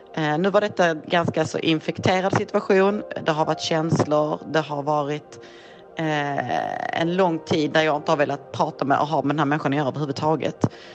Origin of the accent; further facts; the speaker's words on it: Malmö, Skåne, Sweden; Jag kommer från Malmö, jag är 45 år gammal.